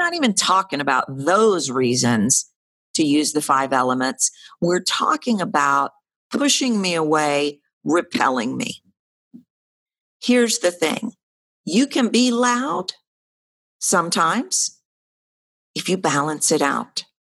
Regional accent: Texas, United States; Like Texas, traditional Texas, like, you know, I'm a Texan, is slower.

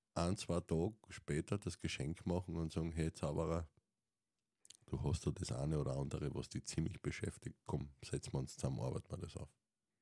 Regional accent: Austria; wenn ich dir als Steirer, Wiener, Kärntner-Mix nicht verstehe

